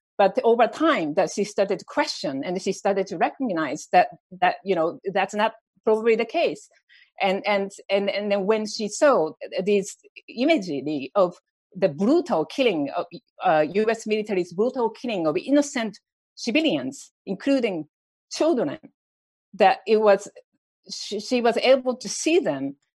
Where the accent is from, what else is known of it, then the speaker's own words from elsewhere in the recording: United States; we have collectively, as American, I say, we made a huge mistake in Iraq.